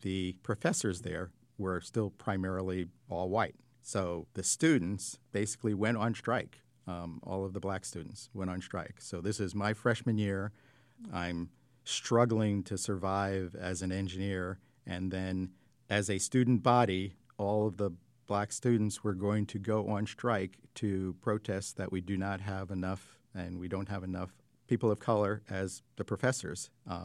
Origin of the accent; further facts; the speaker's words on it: Bethlehem, Pennsylvania, United States; I'm from Bethlehem, and I identify as African American, and this is my story. As I was growing up, I did recognize that, no, there weren't a lot of people who looked like me.